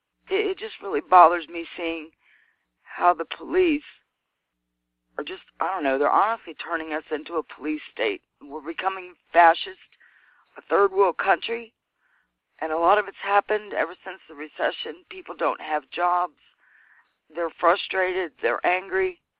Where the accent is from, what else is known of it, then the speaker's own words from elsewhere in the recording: Virginia, United States; also born or lived in New England; I live in the Shenandoah Valley in Virginia. I'm from Virginia, so I've lived here most of my life.